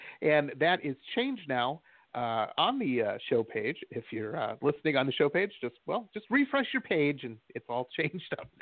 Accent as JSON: {"language": "English", "town": "Detroit", "region": "Michigan", "country": "United States", "tie": "born or raised there", "said": "I grew up in Michigan. So for those not from Michigan, if you put your hand up, I grew up in Detroit, but I had friends all over the state."}